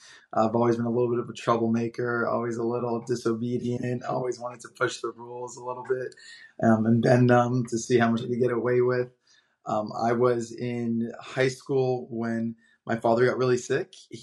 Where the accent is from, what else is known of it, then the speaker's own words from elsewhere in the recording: Fort Lauderdale, Florida, United States; I grew up in South Florida. I was born in Miami, grew up a little bit north of there in the Fort Lauderdale, Coral Springs area.